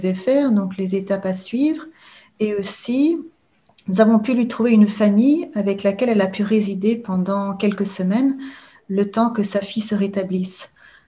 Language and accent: French; Belgium; Je viens de Belgique.